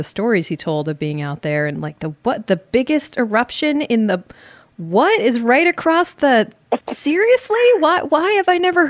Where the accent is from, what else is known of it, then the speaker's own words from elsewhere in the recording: Alaska, United States; And I grew up in Alaska